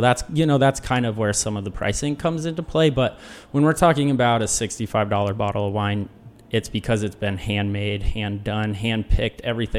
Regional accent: McMinnville, Oregon, United States; It's called McMinnville.

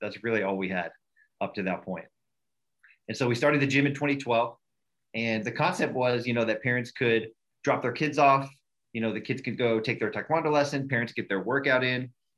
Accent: Colorado Springs, Colorado, United States; settled in Colorado, where kind of grew up there from middle school on. And, once I grew up in Colorado Springs, and once I was old enough to pay my own bills, moved to Denver

